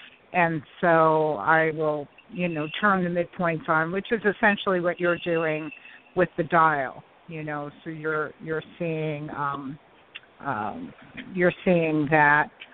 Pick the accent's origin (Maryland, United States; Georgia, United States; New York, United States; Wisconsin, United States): New York, United States; Brooklyn; So Brooklyn, New York, where we're both from.